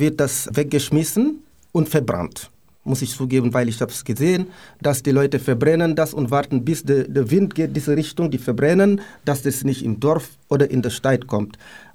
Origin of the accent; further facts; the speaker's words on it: Rufisque, Dakar, Senegal; German is a second language; in Rufisque, wo ich herkomme